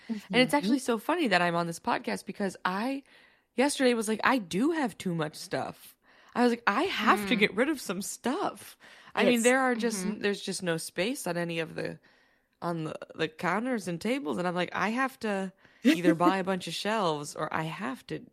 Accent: Michigan, United States; Listen, growing up in the Midwest, I'm from Michigan. Every house has a basement

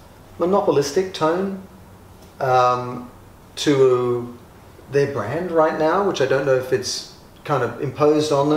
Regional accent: Australia; For example, I'm an Australian. And I grew up in the water, I'm a surfer

